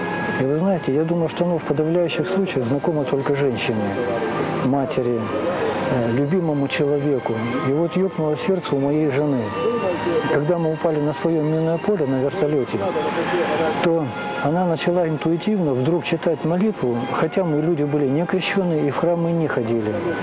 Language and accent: Russian; East Kazakhstan Region, Kazakhstan; born there; Родился я в Восточном Казахстане, и о православии там и слыхом не слыхивали.